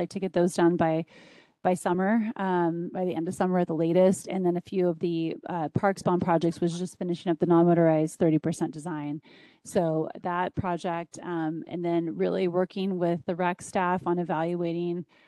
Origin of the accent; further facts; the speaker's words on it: Canby, Oregon, United States; I'm from Canby